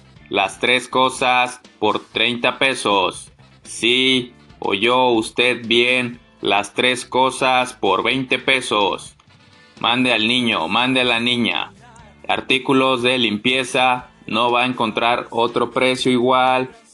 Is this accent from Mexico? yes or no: yes; Mexico; Claro, he fallado como mexicano porque nunca he comprado un camote de los de ese carrito.